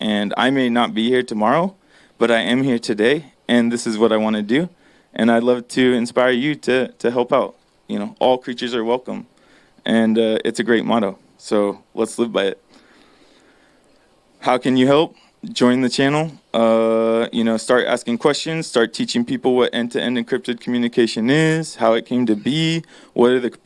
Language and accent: English; California, United States; I grew up in the Emerald Triangle, and where a lot of people grew cannabis